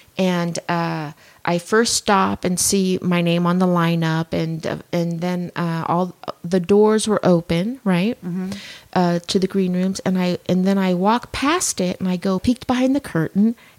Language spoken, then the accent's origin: English; Colorado, United States; Well, that was in Colorado. I grew up in Colorado.